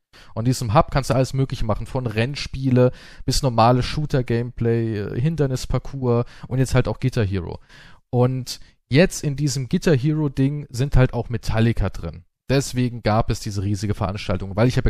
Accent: Germany; ich komme aus Deutschland

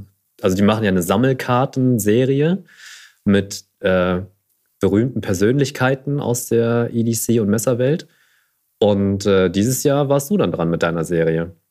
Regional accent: Germany

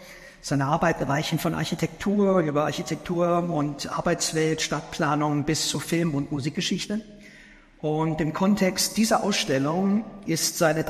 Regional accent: Freiburg, Baden-Württemberg, Germany; Ich komme aus Freiburg.

